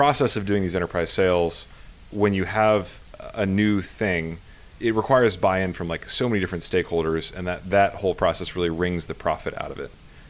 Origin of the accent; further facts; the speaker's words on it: Pennsylvania, United States; moved away as an adult; No, actually, I grew up in Pennsylvania, of all places.